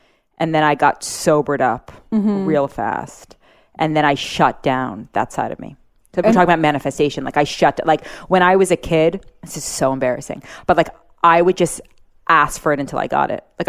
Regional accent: New York City, New York, United States; I grew up in Manhattan, but I might as well have been raised in the South in a way because the the customs were so strict

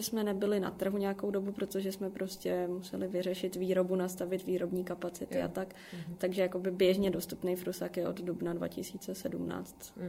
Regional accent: Prague, Czechia; Je to teda v Brně, což já jsem z Prahy, mám tu rodinu

